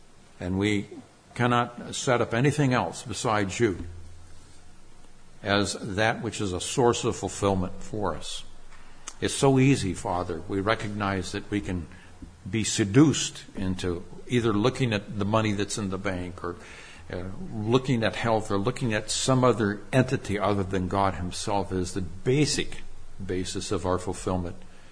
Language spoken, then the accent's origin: English; Nigeria; I grew up in Nigeria, West Africa, and our mission that my parents were with also spread over to Ethiopia.